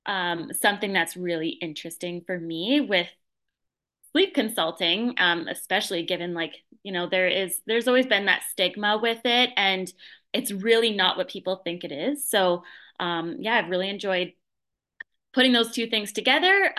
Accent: Canada; I'm Canadian, but I did get my master's in Detroit

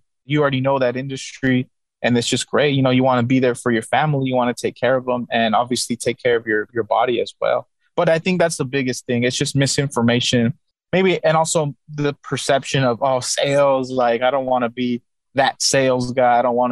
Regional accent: El Paso, Texas, United States; I'm from El Paso too. Like a lot of people go to Odessa, Midland to work in West Texas in the oil fields.

